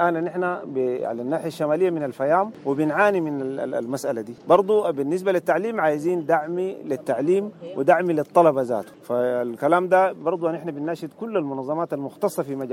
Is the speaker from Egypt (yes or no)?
no; Sudan; لظروفنا نحن كسودانيين جيناهم هنا.